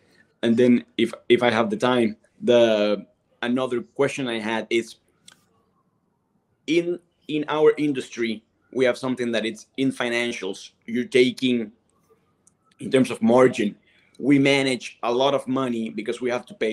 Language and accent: English; Cartagena, Bolívar, Colombia; I'm from Cartagena, Colombia, and I'm actually living in. So I'm the founder of a travel concierge agency called San Felino Concierge, started 2 years back in my hometown.